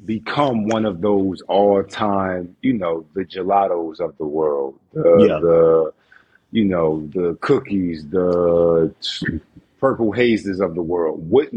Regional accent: Philadelphia, Pennsylvania, United States; I got a special respect for the Midwest. I'm from Philly, but you know, Chicago, Indiana, we've had some games there.

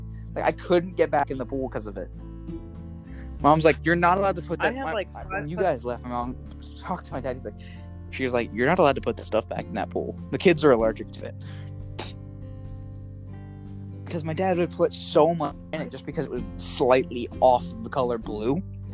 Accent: Scotland, United Kingdom; born there; I'm Scottish only because I was born in Scotland.

